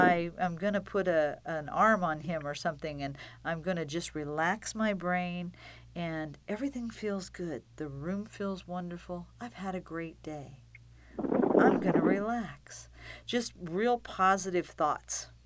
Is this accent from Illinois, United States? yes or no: yes; Decatur, Illinois, United States; I'm from Decatur, 3 hours south.